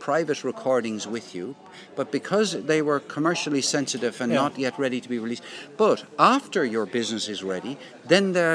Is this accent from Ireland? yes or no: yes; Limerick, Munster, Ireland; born there; now in Cork, Ireland; I live in Cork, but I actually was born in this city. I was born